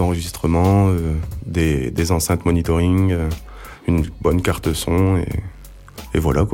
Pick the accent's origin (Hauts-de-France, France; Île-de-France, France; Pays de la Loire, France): Hauts-de-France, France; je viens de Picardie, ça fait 2 ans que j'habite dans la région maintenant.